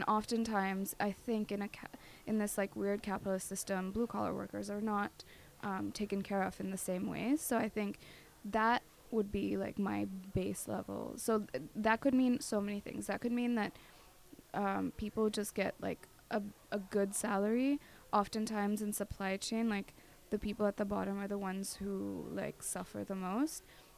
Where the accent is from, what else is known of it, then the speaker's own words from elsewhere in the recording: India; now in United States; I moved from India to the States, so I've been, like, really conscious of, like, just the different levels of class and privilege, and I've been fairly privileged growing up in India